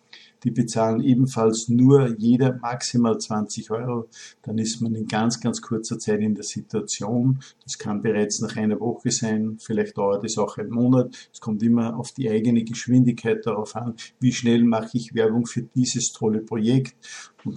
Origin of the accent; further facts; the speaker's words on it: Austria; Ich bin Österreicher, vielleicht hört man es auch.